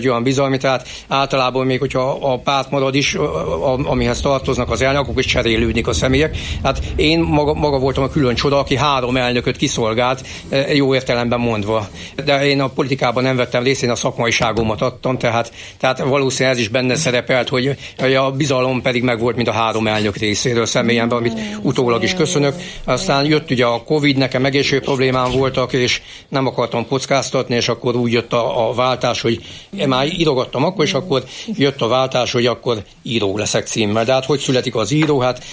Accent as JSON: {"language": "Hungarian", "town": "Miskolc", "region": "Borsod-Abaúj-Zemplén", "country": "Hungary", "tie": "born or raised there", "said": "én már Miskolcon születem, tehát én miskolci vagyok. Mint képviselő úr is ugye Miskolc képviselő, tehát én is született miskolci vagyok, de a fele múltam az Torna Szentjakabhoz között, édesanyám pedig viszlai"}